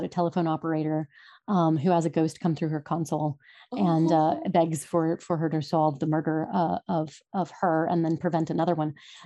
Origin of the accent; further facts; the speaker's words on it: New York, United States; you pick up a lot of Yiddish as a New Yorker, which is great.